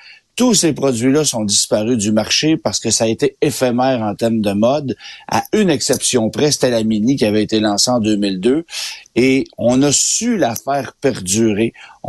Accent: Canada; c'est appelé à devenir le produit mini le plus populaire chez nous au Canada

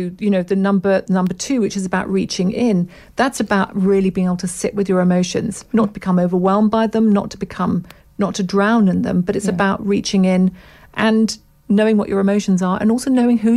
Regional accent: United Kingdom; I think I put it down to being British.

